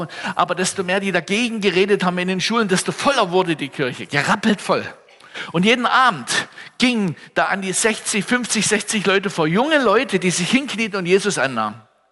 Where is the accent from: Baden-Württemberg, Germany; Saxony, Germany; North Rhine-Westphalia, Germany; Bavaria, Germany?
Saxony, Germany; ich komme aus der Nähe von Herrnhut für die Frommen und für die anderen sage ich aus der Nähe von Bautzen